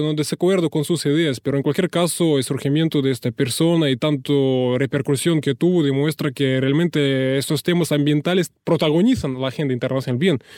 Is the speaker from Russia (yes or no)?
yes; Russia; Spanish is a second language; Bien, yo soy ruso, puedo confirmar que así es.